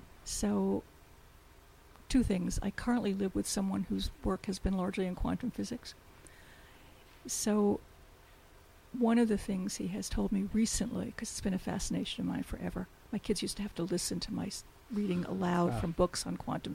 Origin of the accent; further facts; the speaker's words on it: Brooklyn, New York, United States; I grew up in inner city Brooklyn and would have done anything to live in what I thought of as country.